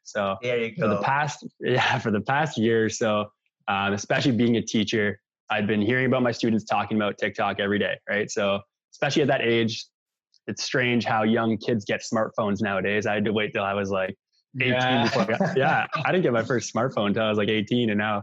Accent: Ontario, Canada; I'm from Ontario, Canada

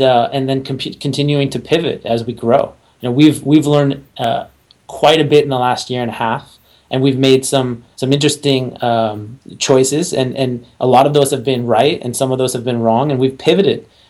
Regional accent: East Coast, United States; also born or lived in Connecticut / New York / Boston; now in San Diego, United States; So we're based in San Diego. I'm originally from the East Coast. I lived in Connecticut, New York, and Boston.

